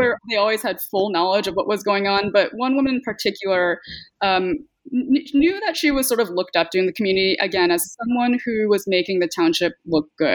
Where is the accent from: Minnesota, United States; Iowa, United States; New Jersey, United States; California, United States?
California, United States; the brand of multiculturalism I grew up in the Bay Area.